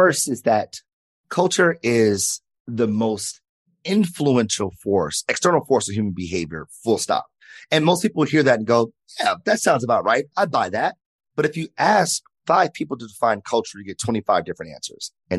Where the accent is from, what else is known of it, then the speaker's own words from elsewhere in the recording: Detroit, Michigan, United States; See, I grew up in Detroit, born and raised.